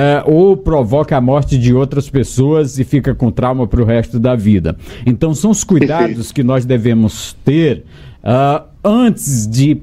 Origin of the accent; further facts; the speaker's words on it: Maranhão, Brazil; Eu lembro que lá na minha região, ali no Médio Sertão Maranhense, quando as estradas eram ruins, tinha menos acidente de quando as estradas ficaram boas.